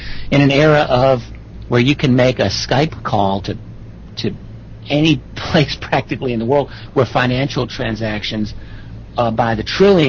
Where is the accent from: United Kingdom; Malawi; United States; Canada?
United States; Brentwood, New York; I grew up in Brentwood, Long Island.